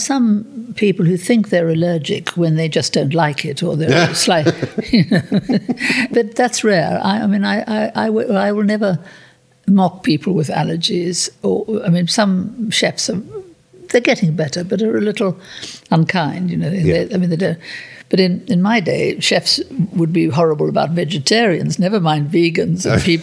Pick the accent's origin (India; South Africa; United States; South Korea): South Africa; I think we grew up in especially in South Africa, which is less populated. We grew up in a generally cleaner environment.